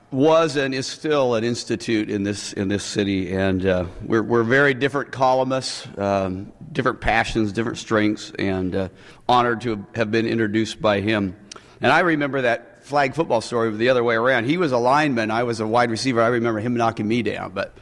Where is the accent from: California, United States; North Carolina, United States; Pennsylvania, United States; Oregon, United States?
Oregon, United States; And I'm a native Oregonian. I grew up tramping around the Cascades with my dad. And so a lot of my columns tend to be about Oregon.